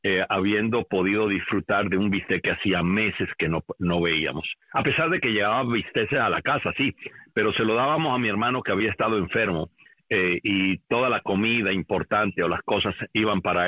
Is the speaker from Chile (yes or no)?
no; Gaspar, Ciego de Ávila, Cuba; Esa fue mi vida en Cuba. No se me pueden olvidar las cosas que de niño hacíamos en Gaspar.